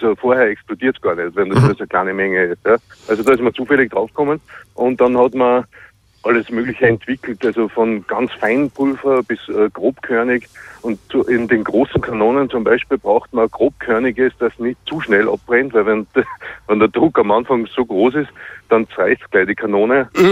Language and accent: German; Salzburg, Austria; Bei uns in Salzburg war es der Erzbischof.